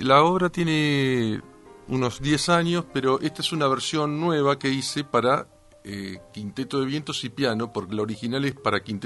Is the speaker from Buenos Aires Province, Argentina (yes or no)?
yes; La Plata, Buenos Aires Province, Argentina; Bueno, yo soy de La Plata